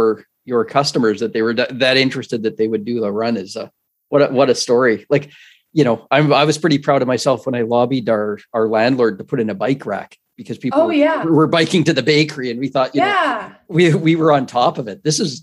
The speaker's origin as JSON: {"language": "English", "country": "Canada", "said": "Being Canadian, I missed the details there."}